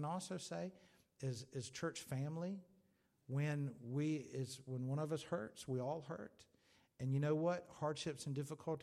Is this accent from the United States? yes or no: no; United Kingdom; Sometimes as British people, maybe we don't want to open up.